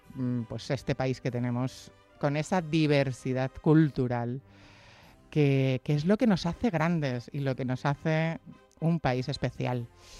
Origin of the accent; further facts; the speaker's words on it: Sigüenza, Castilla-La Mancha, Spain; yo os digo que cuando termine la radio me voy a mi pueblo, que ya sabéis que es Sigüenza